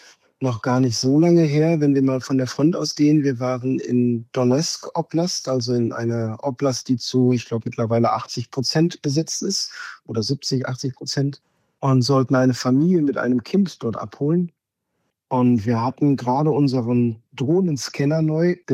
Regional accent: Essen, North Rhine-Westphalia, Germany; Jetzt gerade erreicht ihr mich in Essen, in meiner Heimat

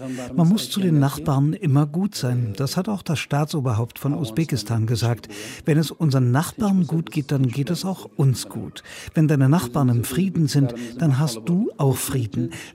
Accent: Mazar-i-Sharif, Balkh, Afghanistan; now in Germany; Es ist schon 3 Monate her, seit ich aus Afghanistan gekommen bin. Ich komme aus Mazar-i-Sharif.

